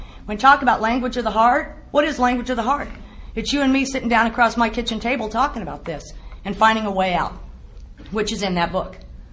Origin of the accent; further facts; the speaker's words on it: El Paso, Texas, United States; I was raised in El Paso, Texas. Any of you ever been there? Yeah, it's on the border with Juarez, Mexico.